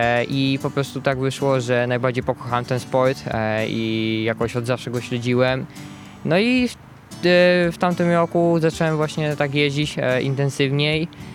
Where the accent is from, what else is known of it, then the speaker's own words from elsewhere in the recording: Rzeszów, Subcarpathian Voivodeship, Poland; Jestem dumny z tego, że jestem z Rzeszowa